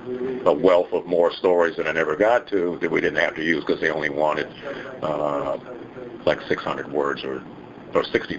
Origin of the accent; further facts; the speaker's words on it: Compton, California, United States; growing up in Compton, California